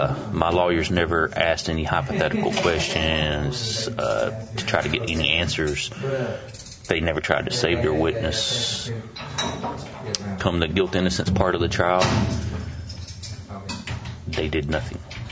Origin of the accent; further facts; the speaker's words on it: Lubbock, Texas, United States; Yes, in okay. Lubbock.